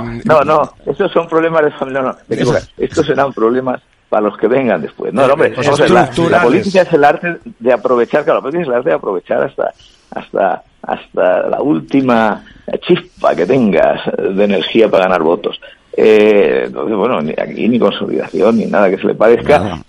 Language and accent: Spanish; Madrid, Community of Madrid, Spain; mi barrio de origen. Yo soy de Vallecas y voy mucho.